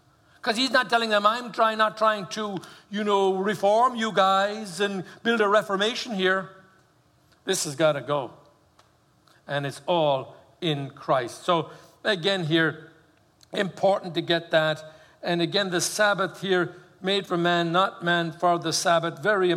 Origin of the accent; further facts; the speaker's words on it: Ireland; now in United States; Anyway, I was long here from Ireland. Anyway, I know I'm Irish, but he really thought I was particularly green